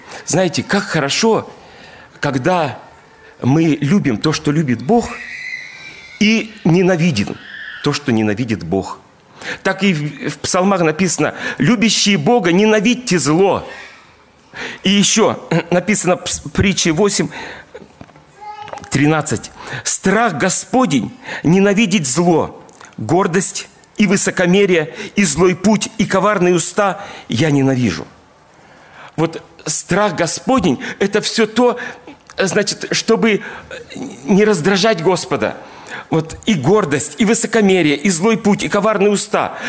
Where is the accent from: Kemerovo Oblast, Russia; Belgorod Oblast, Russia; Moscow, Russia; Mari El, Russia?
Kemerovo Oblast, Russia; Kemerovo; now in Kansk, Russia; Когда мы переехали из Кемерово в Канск, то, ну, там дети пошли в музыкальную, подросли.